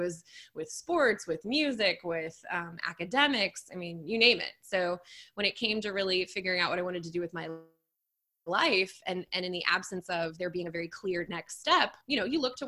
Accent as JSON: {"language": "English", "region": "Texas", "country": "United States", "tie": "born or raised there", "said": "But both my parents are from Illinois and I was born and raised in Texas."}